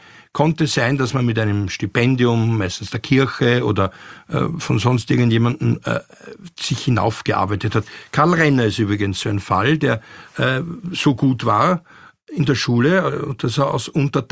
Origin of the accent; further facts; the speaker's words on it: Austria; Was bei uns in Österreich vielleicht besonders ausgeprägt ist die Fähigkeit, mit anderen zu sprechen, ohne sie zu integrieren, ohne sie zu zwingen, so zu sein wie wir.